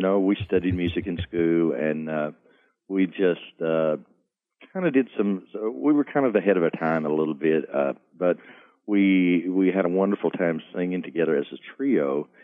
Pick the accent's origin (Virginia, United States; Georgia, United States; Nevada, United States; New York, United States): Georgia, United States; Cartersville; also born or lived in Atlanta / Nashville; Well, actually, I'm a country boy. I was raised in Cartersville, Georgia. It's about 40 miles north of Atlanta, out in the country. That was my hometown, and I was there for all of my childhood